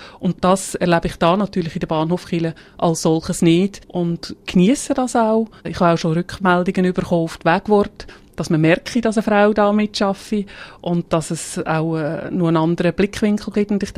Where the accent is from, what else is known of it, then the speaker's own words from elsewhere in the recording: Immersee, Bavaria, Germany; Ich bin in Zimmersee aufgewachsen und Zimmersee ist Bethlehem-Mission Immersee beheimatet.